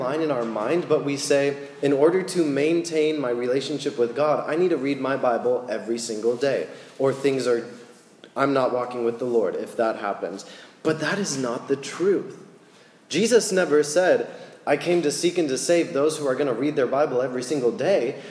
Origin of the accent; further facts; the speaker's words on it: United States; American. Just because I'm American.